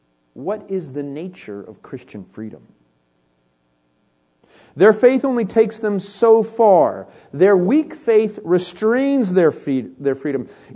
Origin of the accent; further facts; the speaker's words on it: California, United States; In fact, I'm from Northern California, okay? The weirdest of the weirdness, okay?